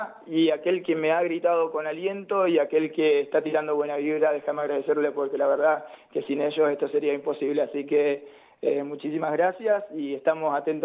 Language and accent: Spanish; Zapala, Neuquén, Argentina; es imposible no sentirse zapalino. Además, el zapalino, vos sabés, tenemos esa fuerza, esa garra que es propia, que sos de Zapala